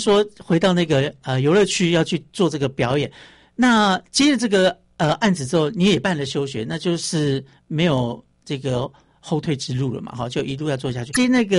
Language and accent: Chinese; Sanyi, Miaoli County, Taiwan; 在三义苗栗那边吧